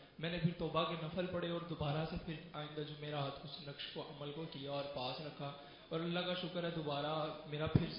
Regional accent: Shahdara, Punjab, Pakistan; اور میں شاہدرہ سے تعلق رکھتا ہوں.

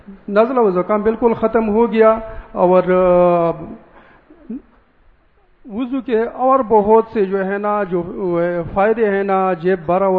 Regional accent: Kohat, Khyber Pakhtunkhwa, Pakistan; میں کوہاٹ سے آیا ہوں.

